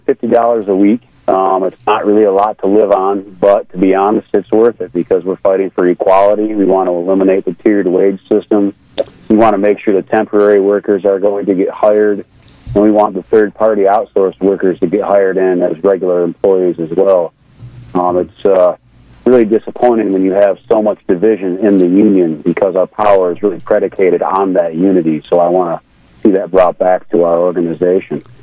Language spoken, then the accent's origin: English; Flint, Michigan, United States; You see, I was born in Flint, Michigan. I spent most of my life in Flint, Michigan